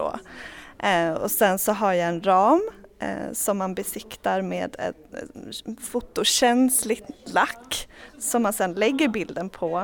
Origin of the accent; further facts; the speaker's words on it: Östersund, Jämtland County, Sweden; jag är från Östersund och så ville jag prova på att bo utomlands.